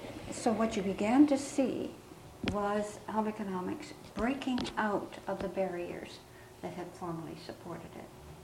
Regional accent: Thief River Falls, Minnesota, United States; I was reared in Thief River Falls, Minnesota, which at the time I was there was population of about 7,000.

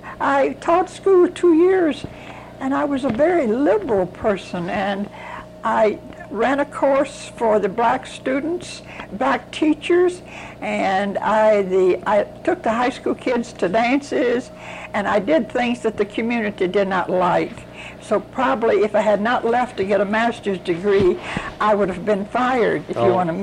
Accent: Eudora, Arkansas, United States; I was born in Eudora, Arkansas in 1919. I graduated from Eudora High School

